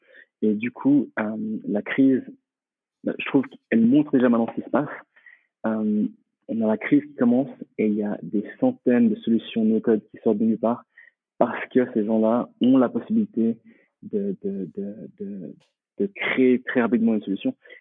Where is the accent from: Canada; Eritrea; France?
Eritrea; Alors, d'origine, je viens d'Érythrée, en fait. Donc d'Afrique, et j'ai vraiment envie de me rapprocher du continent